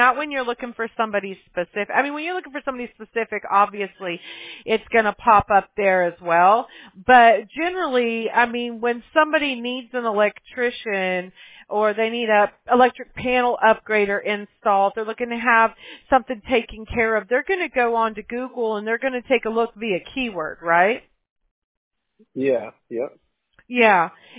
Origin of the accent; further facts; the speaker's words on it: Mobile, Alabama, United States; born there; My brother was born in Huntsville. I was born in Mobile.